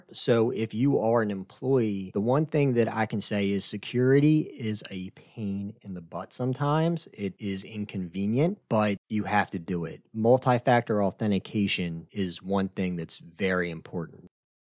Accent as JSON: {"language": "English", "country": "United States", "tie": "born or raised there", "said": "I grew up in Carroll County. I understand my father is a contractor, my grandfather were excavators, so I always like to say I came from the dirt to the nerd world."}